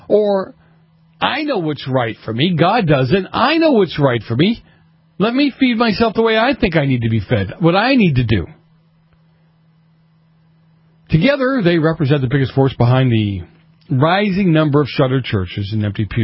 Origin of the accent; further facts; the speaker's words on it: Boston, Massachusetts, United States; I grew up in Boston. They were all cold. We spent them inside.